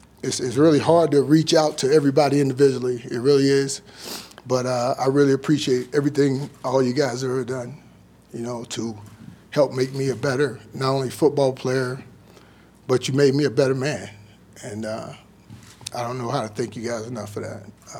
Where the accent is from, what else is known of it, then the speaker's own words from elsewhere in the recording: Denver, Colorado, United States; I grew up here in Denver. I'm always going to be in Denver. I root myself here in this city for a reason